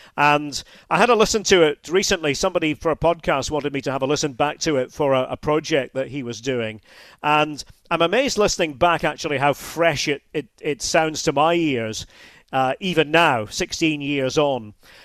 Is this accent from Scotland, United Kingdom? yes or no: yes; Scotland, United Kingdom; Scottish football, which of course is always, you know, right here and will always be right here as a Scot.